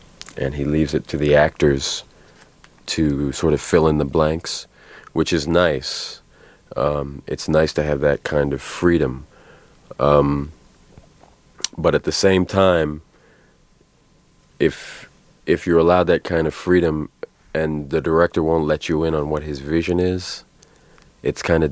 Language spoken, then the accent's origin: English; Brooklyn, New York, United States; I grew up in Brooklyn, too.